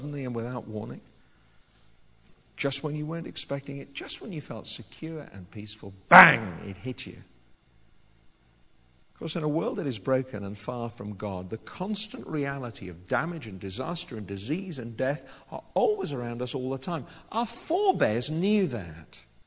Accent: United Kingdom; They wouldn't tell you, because we don't. We're British.

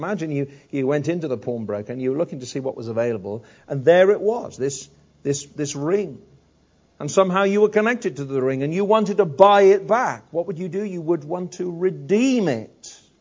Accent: Wales, United Kingdom; Maybe it's because I'm Welsh.

